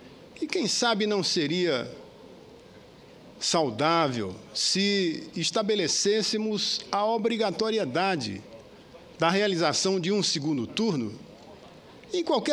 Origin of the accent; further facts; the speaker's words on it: Acre, Brazil; E vem lá da minha terra, do Acre. Deputado Henrique Afonso, deputado evangélico, eleito por duas vezes deputado federal pelo PT do meu estado.